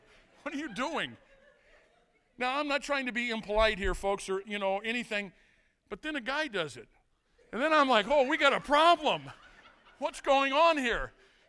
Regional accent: St. Louis, Missouri, United States; born there; By the way, Kansas City, I was born in St. Louis.

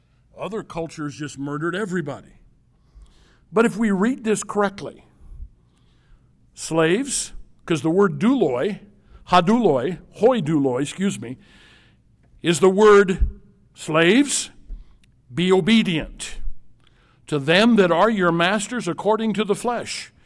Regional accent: Illinois, United States; The churches where I grew up in Southern Illinois were started by one man, John Mason Peck.

